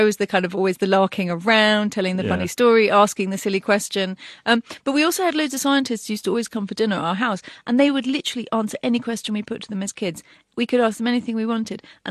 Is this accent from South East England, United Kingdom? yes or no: no; Cambridge, East of England, United Kingdom; and so I grew up in Cambridge, which is very beautiful and very, obviously, very distinguished.